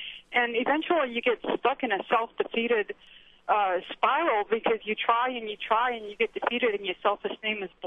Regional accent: New Orleans, Louisiana, United States; I'm from New Orleans, and I work in Baton Rouge.

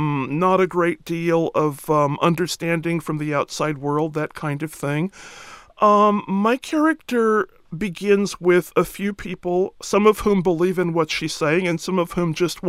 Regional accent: California, United States; I come from Southern California, and I've never lived in a segregated community

